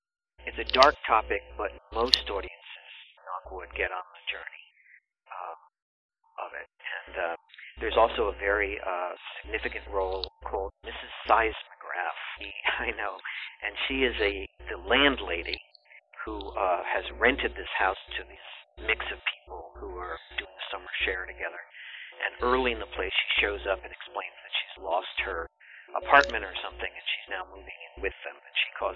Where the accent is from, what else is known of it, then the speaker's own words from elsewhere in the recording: New Jersey, United States; I grew up in New Jersey, and my parents, like a few times a year, would take me to see Broadway shows.